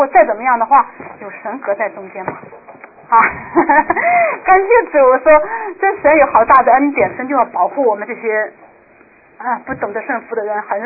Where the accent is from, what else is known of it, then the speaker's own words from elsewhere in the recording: China; 我们都是中国人，